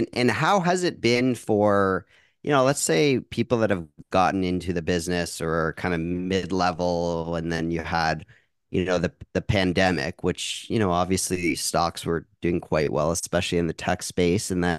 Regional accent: Niagara, Ontario, Canada; So, I grew up in Niagara, going

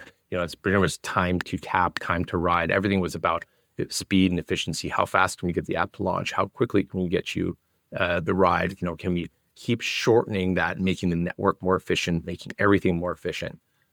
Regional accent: Canada; I'm originally from Canada. I was living in Vancouver.

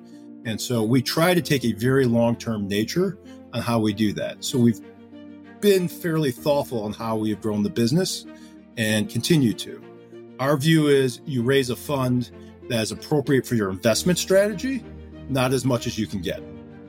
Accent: Cleveland, Ohio, United States; So, you know, first of all, I grew up in Cleveland, Ohio, and I have the affliction of being a diehard Cleveland sports fan.

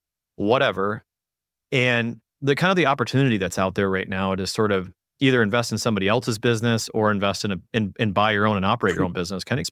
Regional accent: Pontiac, Michigan, United States; another Michigander. I'm from the Pontiac area originally, Pontiac, Waterford. So really cool to hear another Michigan success story.

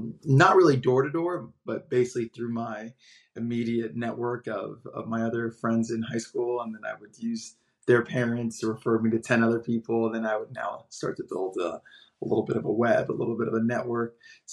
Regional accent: Fort Lauderdale, Florida, United States; I grew up in South Florida. I was born in Miami, grew up a little bit north of there in the Fort Lauderdale, Coral Springs area.

